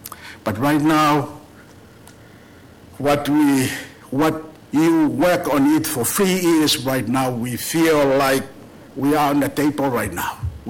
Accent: Tonga; English is a second language; now in United States; every time I say to someone, I come from Tonga Island, he said, where the hell is Tonga?

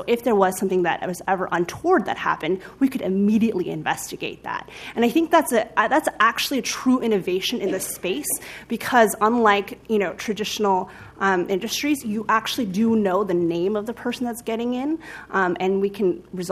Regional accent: San Francisco, California, United States; I'm from San Francisco, but I've spent a lot of time here in Portland in the last several months.

